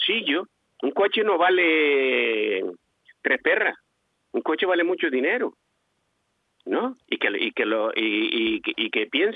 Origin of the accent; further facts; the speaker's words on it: Morro Jable, Canary Islands, Spain; cuando yo era pequeño, porque yo he estado, soy de Morro de toda mi vida